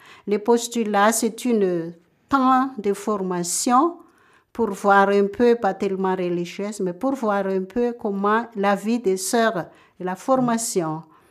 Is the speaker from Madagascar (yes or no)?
yes; Madagascar; sœur Saint-Paul de Chartres. Je suis malgache, née à Madagascar, dans une famille chrétienne. Nous sommes 7.